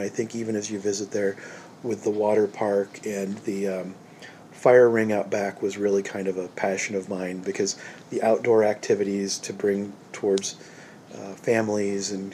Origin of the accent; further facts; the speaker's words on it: Windsor Heights, Iowa, United States; I grew up here in central Iowa. I grew up in Windsor Heights and went to school at Northeast Missouri State.